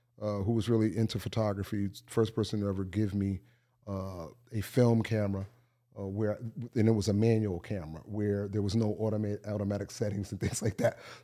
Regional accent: New Haven, Connecticut, United States; It's being a young man growing up in the Elm City.

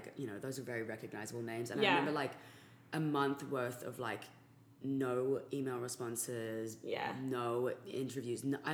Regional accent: Sydney, New South Wales, Australia; So I'm from Sydney, which is like the big city

